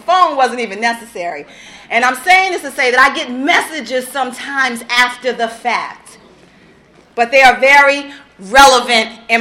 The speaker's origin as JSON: {"language": "English", "town": "Newark", "region": "New Jersey", "country": "United States", "said": "I'm from Newark, New Jersey. Love Prince Street Projects. They're not there anymore."}